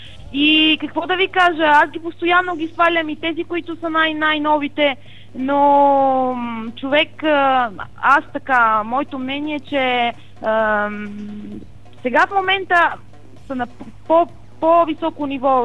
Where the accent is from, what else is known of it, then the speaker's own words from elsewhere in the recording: Sofia, Sofia City, Bulgaria; now in Italy; В момента съм живея в Италия, но от 7 години пътувам, нали, Италия, България, аз съм от София, нали?